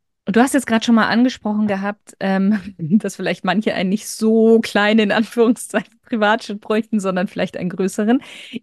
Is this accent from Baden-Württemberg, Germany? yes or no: no; Landshut, Bavaria, Germany; born there; Landshut habe ich ja gerade so geschmunzelt, weil das ja mein Geburtsort quasi ist.